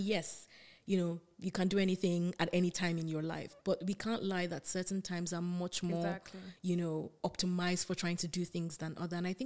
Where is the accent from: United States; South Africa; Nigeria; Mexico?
Nigeria; now in United Kingdom; I'm an immigrant. Like, I came from Nigeria, yeah, to the UK 5 years ago.